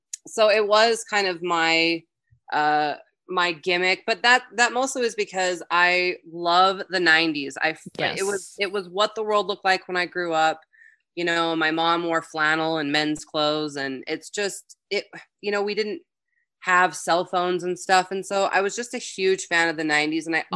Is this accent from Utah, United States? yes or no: yes; Salt Lake City, Utah, United States; was at the Autorama, which was here in my hometown of Salt Lake City, Utah.